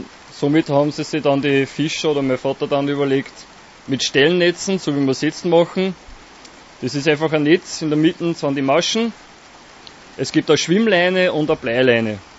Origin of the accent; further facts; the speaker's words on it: Linz, Upper Austria, Austria; Bin da in Linz halt aufgewachsen und im Haus halt geboren.